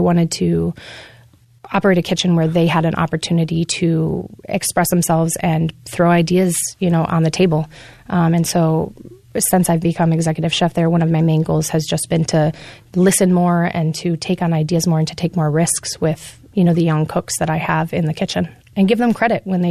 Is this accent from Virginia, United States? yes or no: no; Ann Arbor, Michigan, United States; also born or lived in Jamaica; I grew up in Ann Arbor, but I spent half of my time between here and Jamaica in the Caribbean.